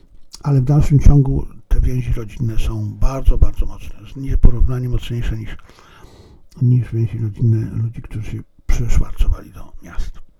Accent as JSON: {"language": "Polish", "country": "China", "said": "Natomiast ja jestem Chińczykiem i ja widzę, co zostało skrzenione, a co zostało zrobione bardzo pozytywnie."}